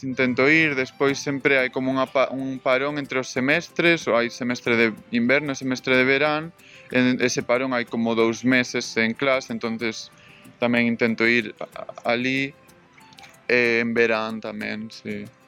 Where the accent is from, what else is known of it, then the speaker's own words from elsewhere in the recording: Cabanas, Galicia, Spain; now in Germany; Son de Cabanas, no Eume, entre Coruña e Ferrol. Unha parte preciosa, coa ría de Ares, coas fragas do Eume, Ponte de Eume, Torreón medieval.